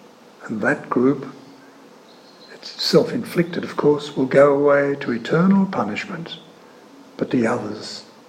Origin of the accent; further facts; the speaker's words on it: Australia; I find it hard to read as an Australian in the light of the way we've treated asylum seekers.